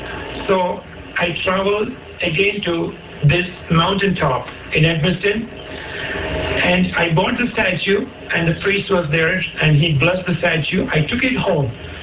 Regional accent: India; since I come from India

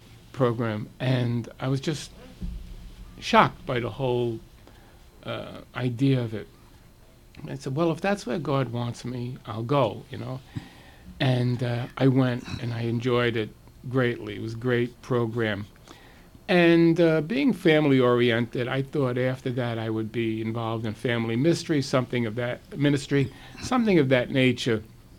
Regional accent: Brooklyn, New York, United States; Well, I was always close to the church as a child growing up in Brooklyn.

